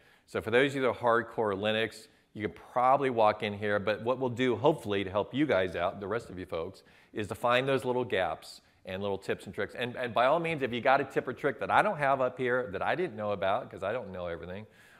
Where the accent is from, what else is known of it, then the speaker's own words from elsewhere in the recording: Michigan, United States; You never say I'm from Detroit, right? I'm from just outside of Detroit.